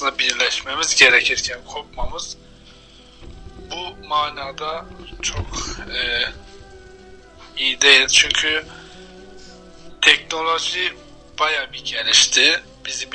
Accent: Kırıkhan, Hatay, Turkey; also born or lived in Aktepe; Efendim ben 1980 yılında Hatay'ın Aktepe kasabasında dünyaya geldim.

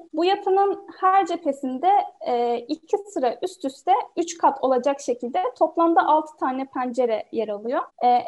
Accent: Antalya, Turkey; Antalyalıyım.

